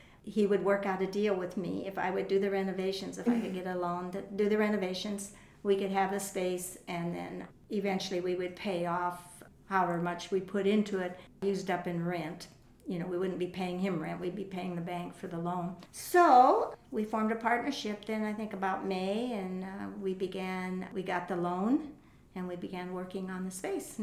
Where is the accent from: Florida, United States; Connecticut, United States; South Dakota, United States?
South Dakota, United States; Fort Pierre; I wanted to open a dance studio in my hometown. I didn't want to put it across the river. There were already three over there. And I just felt like, you know, I needed to put it in my hometown.